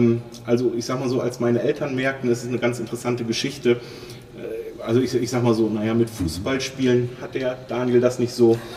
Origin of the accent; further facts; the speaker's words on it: Melle, Lower Saxony, Germany; born there; also born or lived in Bremen / Goslar; Ich bin gebürtiger Mellocker, also komme hier aus Melle. Bin nach dem Studium 2 Jahre in Bremen gewesen und 1,5 Jahre in Goslar und Bad Harzburg